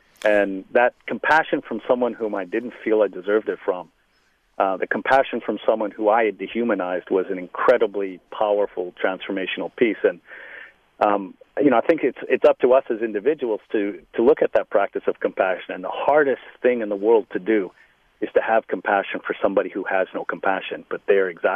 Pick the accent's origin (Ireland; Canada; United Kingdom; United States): United Kingdom; Liverpool, North West England; born there; I was born in Liverpool